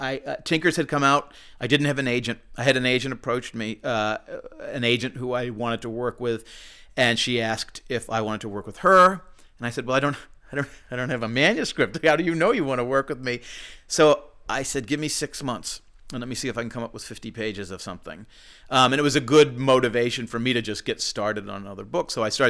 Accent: Wenham, Massachusetts, United States; I grew up in Wenham, which is right near Essex.

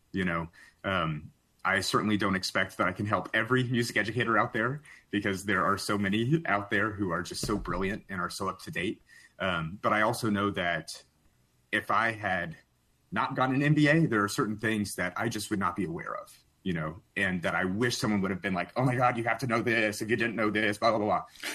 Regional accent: Houma, Louisiana, United States; I'm actually originally from Houma, Louisiana, which is a place most people have not heard of, other than if you've seen Swamp People, those are some of my people, I would say.

